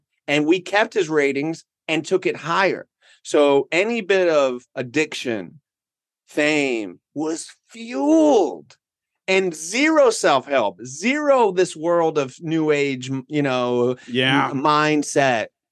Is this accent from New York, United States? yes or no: yes; New York, United States; born there; I was born in New York